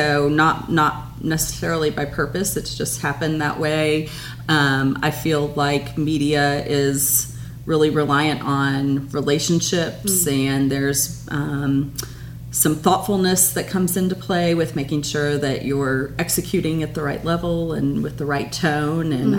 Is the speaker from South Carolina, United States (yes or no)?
no; Missouri, United States; Yeah, so I grew up in Missouri and was working in St. Louis after college at Edward Jones.